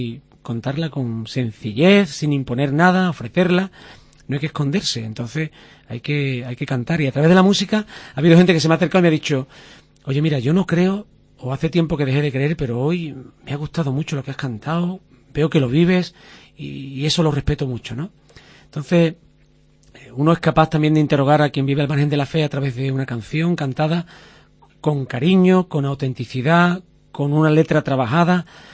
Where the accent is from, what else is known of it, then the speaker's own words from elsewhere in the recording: Huelva, Andalusia, Spain; nosotros somos de Huelva, y allí estuve 4 años estudiando el bachillerato